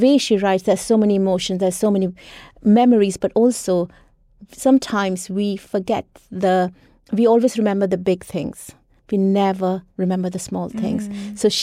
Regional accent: West Bengal, India; she was born and brought up in Bengal like me.

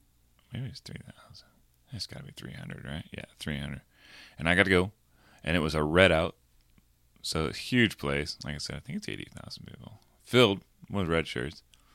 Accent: Iowa, United States; also born or lived in Lincoln, Nebraska; And I was from Iowa. You know, that was pretty close to us.

